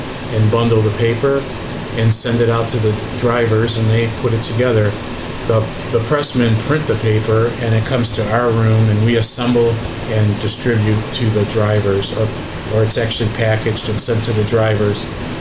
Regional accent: Sterling Heights, Michigan, United States; also born or lived in Detroit; I was born in Detroit, and we moved to Sterling Heights in 1959. And I lived in Sterling Heights up until 2006.

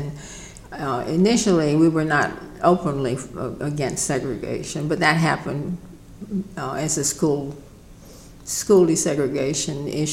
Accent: Ocala, Florida, United States; born there; I was born in Ocala, Florida, which is dead center in the middle of the state, and a small town.

